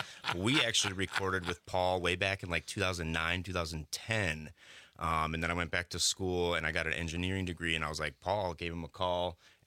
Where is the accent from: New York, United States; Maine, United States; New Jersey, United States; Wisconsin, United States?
Wisconsin, United States; Sauk Prairie; from Sauk Prairie, Wisconsin, over there.